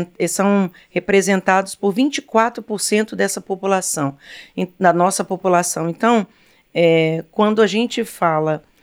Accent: São Paulo, Brazil; eu sou do estado de São Paulo

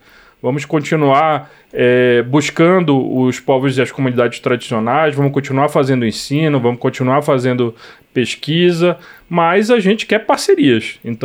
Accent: Belém, Pará, Brazil; eu também sou de Belém. Nasci em Belém, cresci em Belém, me formei não na Universidade do Estado do Pará, mas na Universidade Federal do Pará

